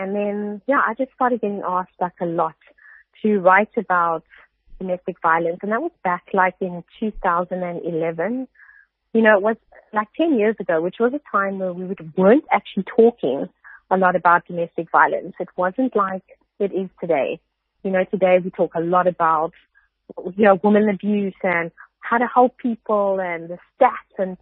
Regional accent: Cape Town, Western Cape, South Africa; So I grew up in basically in Cape and in Table View. And I really, really loved growing up close to the beach

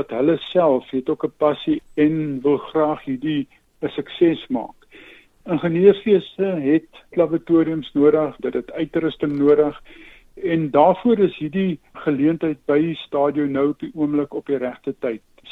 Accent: Uitenhage, Eastern Cape, South Africa; born or raised there

